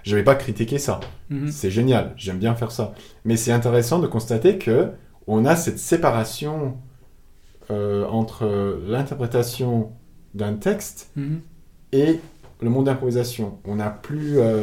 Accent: United States; French is a second language; en tant qu'Américain, j'étais logé à la Fondation des États-Unis.

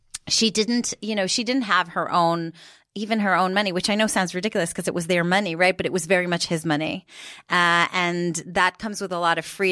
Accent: Israel; moved away as an adult; now in United Kingdom; I live in the UK, but I was born and raised in Israel, actually.

